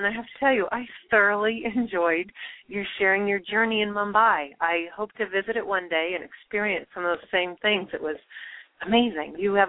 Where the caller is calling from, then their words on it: California, United States; I'm in California. Now, I'm in Southern California, and it's absolutely beautiful here today.